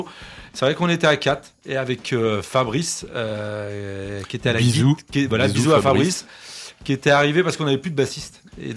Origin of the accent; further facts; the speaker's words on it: Normandy, France; Alors, nous, on vient du 27.